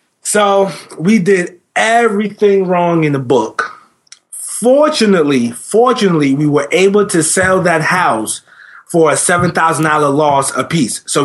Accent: New Jersey, United States; I was born and raised in New Jersey. And a few years ago, when I was 19, I'm 31 now

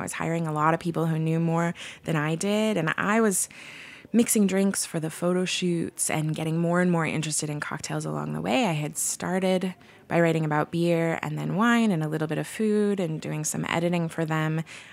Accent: Portland, Oregon, United States; you need a beer writer, and I'm from Portland.

